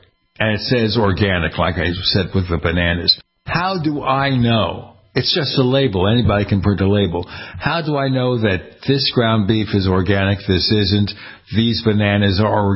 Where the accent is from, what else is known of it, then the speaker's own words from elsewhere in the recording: Brooklyn, New York, United States; The way I grew up in Brooklyn, New York, there was a place, a slaughterhouse, I guess, where my mother would buy chicken.